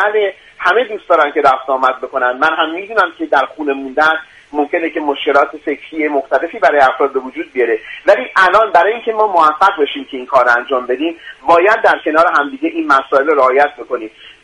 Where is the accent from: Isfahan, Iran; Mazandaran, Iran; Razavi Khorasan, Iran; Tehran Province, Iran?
Mazandaran, Iran; Sari; من اهل شمال هستم، اهل مازندران و ساری ام.